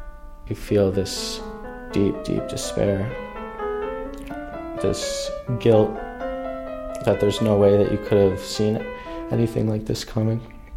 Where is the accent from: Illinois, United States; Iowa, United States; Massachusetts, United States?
Massachusetts, United States; Cambridge; I grew up in Cambridge. I went to Cambridge Rindgenland High School